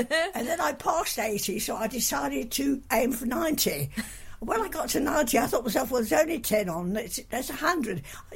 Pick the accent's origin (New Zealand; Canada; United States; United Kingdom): United Kingdom; East of England; I came from South West Essex, where we'd lived most since I was five.